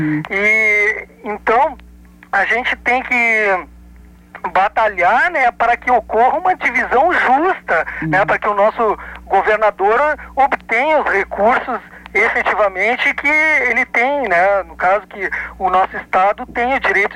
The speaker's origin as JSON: {"language": "Portuguese", "town": "Cachoeira do Sul", "region": "Rio Grande do Sul", "country": "Brazil", "said": "eu não sou baiano, né? Nem sou nordestino, eu sou gaúcho, sou nascido em Cachoeira do Sul."}